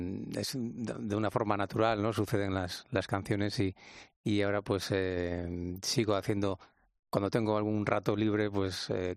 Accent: Torrelavega, Cantabria, Spain; No, Torrelavega es la ciudad donde nací, donde viví.

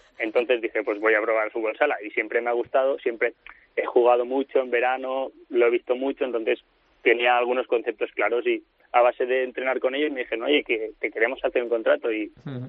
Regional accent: Valencian Community, Spain; moved away; en Valencia tenía dificultad para practicarlo, sobre todo en mi pueblo

